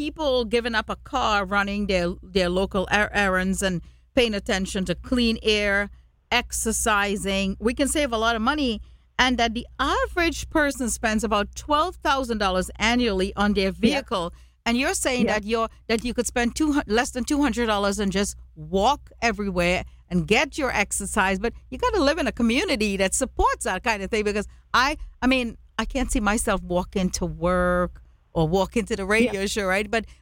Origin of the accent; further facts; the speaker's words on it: Trinidad & Tobago; when I grew up in Trinidad, which Ellen likes to hear about, we lived in a village, We picked our lemons and made lemonade.